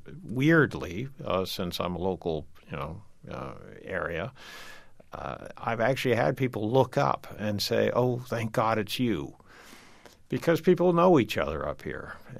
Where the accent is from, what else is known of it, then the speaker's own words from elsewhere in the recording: Gloucester, Massachusetts, United States; And we come from Gloucester, Mass., in fact, just a little bit north of you.